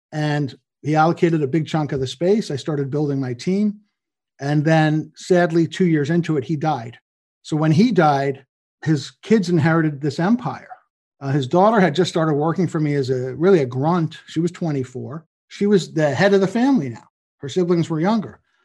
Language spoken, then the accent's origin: English; New York, United States; I'd never been outside the US. I grew up in New York and Long Island. I went to school in Boston. I had this job in New Jersey